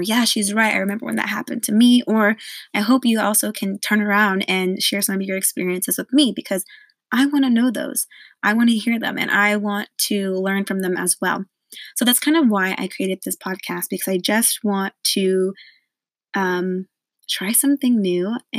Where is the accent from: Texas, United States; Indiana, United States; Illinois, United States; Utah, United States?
Texas, United States; Austin; I am 28 years old. I am born and raised in Austin, Texas, hook 'em horns.